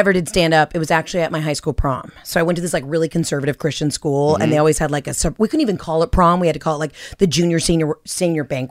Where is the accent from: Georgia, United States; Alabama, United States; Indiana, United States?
Georgia, United States; Atlanta; I mean, I'm from Atlanta where like stripping is an art form.